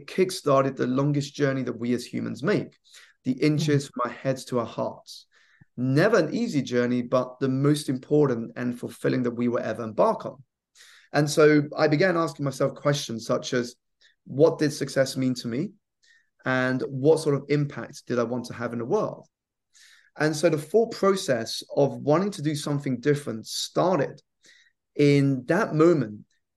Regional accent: United Kingdom; So I grew up here in the United Kingdom. My parents were Malaysian immigrants into the country

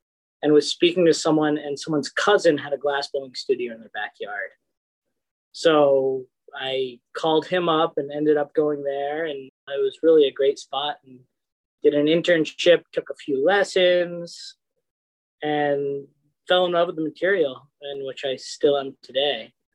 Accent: Gloucester, Massachusetts, United States; now in Dracut, United States; I'm originally from Gloucester, Mass, right on the ocean. This is where I grew up, where I consider myself from, where my roots are, where a lot of my friends are still from.

